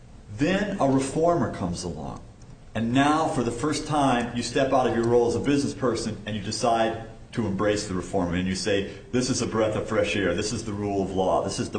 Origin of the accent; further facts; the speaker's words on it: Chicago, Illinois, United States; Elmer Gertz was a well-known, famous civil rights lawyer in my hometown, Chicago.